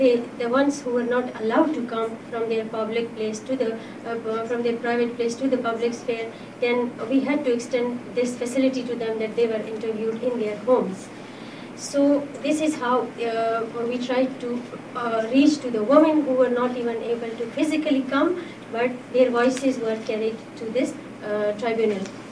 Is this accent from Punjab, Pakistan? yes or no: no; Balochistan, Pakistan; English is a second language; I am from Pakistan. And within Pakistan, I am from the province of Balochistan, which is at the southern part, and we share our border with Iran and Afghanistan.